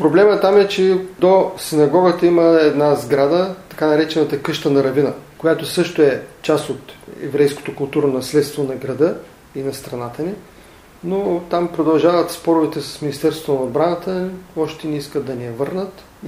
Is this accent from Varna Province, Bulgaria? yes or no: yes; Varna, Varna Province, Bulgaria; първо съм роден във Варна, израснал съм във Варна, свързан съм с военноморските сили достатъчно